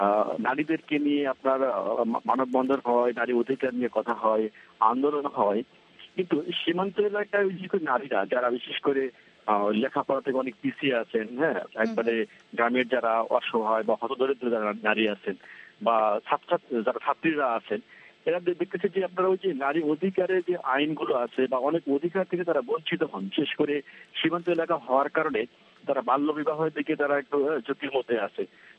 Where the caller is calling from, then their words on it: Birampur, Rangpur Division, Bangladesh; বিরামপুর দিনাজপুর থেকে।